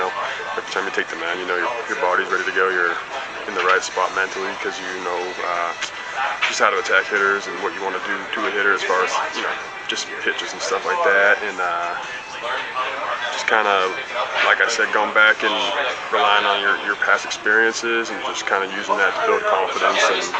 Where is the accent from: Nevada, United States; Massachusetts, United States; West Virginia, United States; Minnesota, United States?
Massachusetts, United States; Boston; I grew up in Boston, loving the Red Sox